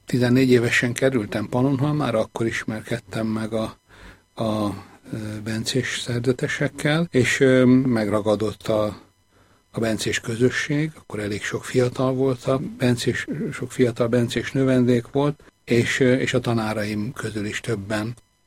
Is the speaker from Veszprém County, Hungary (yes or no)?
yes; Balatonfűzfő, Veszprém County, Hungary; born or raised there